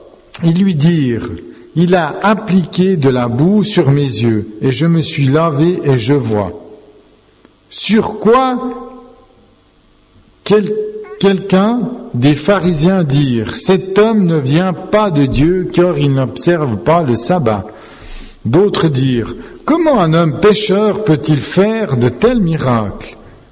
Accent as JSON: {"language": "French", "region": "Siberia", "country": "Russia", "said": "Moi, je viens de la Sibérie. Et chez moi, il y avait 20 cm de neige."}